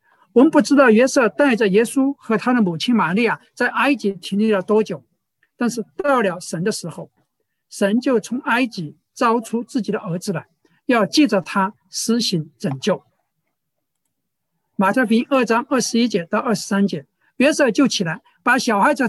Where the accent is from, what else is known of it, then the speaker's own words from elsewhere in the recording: China; also born or lived in Chongqing / Beijing / United States; now in Canada; 让我走出那个山村，到重庆、北京、美国，现在在加拿大。